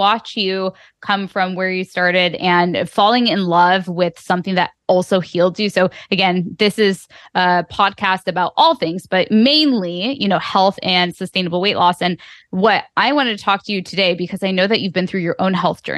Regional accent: San Diego, California, United States; We grew up in Hanukkah Hill in Del Cerro together. It's not really called Hanukkah Hill, but that's what we called it because all of the Jewish homes would have Hanukkiahs and menorahs.

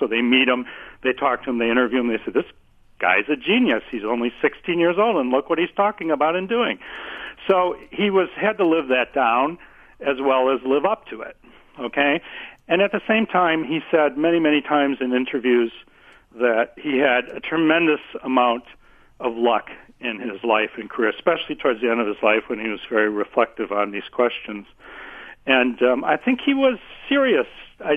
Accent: Wisconsin, United States; said, I'm from Wisconsin and, you know, I think, you know, for the sake of Kenosha, you know, you should speak to me at least.

